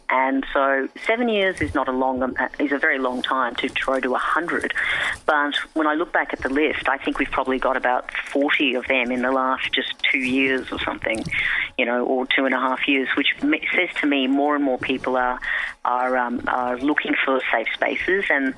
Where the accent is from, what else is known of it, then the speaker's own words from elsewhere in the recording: Pakistan; I think having lived in Pakistan and being Pakistani myself